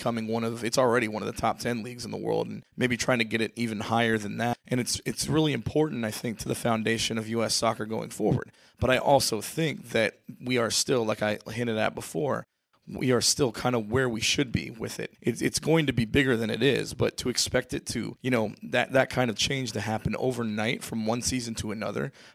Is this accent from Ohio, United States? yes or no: yes; Ohio, United States; So when we got a league and, you know, I grew up in Ohio.